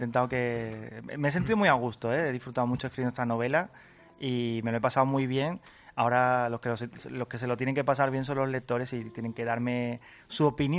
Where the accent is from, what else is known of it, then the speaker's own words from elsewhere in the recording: Carmona, Andalusia, Spain; en principio yo soy de Carmona